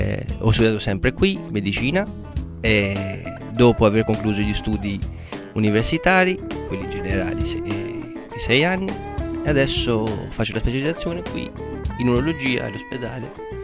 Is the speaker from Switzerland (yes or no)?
no; Shkodër, Shkodër County, Albania; sono albanese, vengo da Scutari, è una città a nord-ovest dell'Albania, col fine col Montenegro, da sul mare